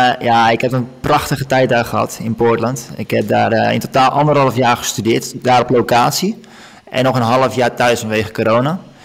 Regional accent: Netherlands; als Nederlander ben je toch wel die directste.

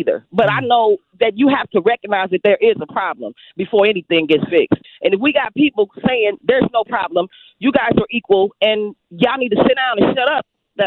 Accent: St. Louis, Missouri, United States; I'm from the St. Louis area.

